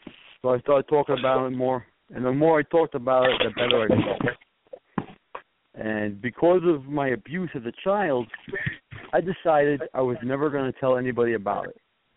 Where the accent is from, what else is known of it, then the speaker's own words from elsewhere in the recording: New York, United States; now in Ohio, United States; I'm from New York originally, and in New York it's a normal name. But where I live in Ohio, nobody could say it at all.